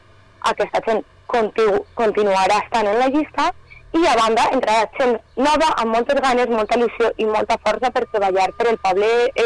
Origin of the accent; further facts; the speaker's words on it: Betxí, Valencian Community, Spain; Sí, soc de Betxí